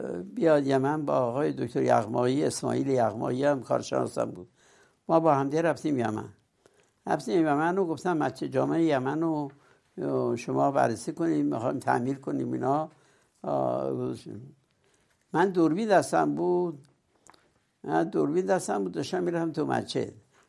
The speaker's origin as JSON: {"language": "Persian", "country": "Iran", "said": "گفتم من ایرانیم"}